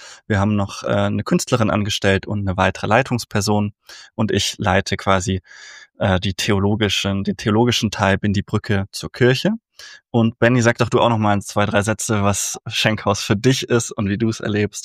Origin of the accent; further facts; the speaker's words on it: Nuremberg, Bavaria, Germany; Ja, und ich komme ursprünglich aus Nürnberg. Ich bin evangelischer Theologe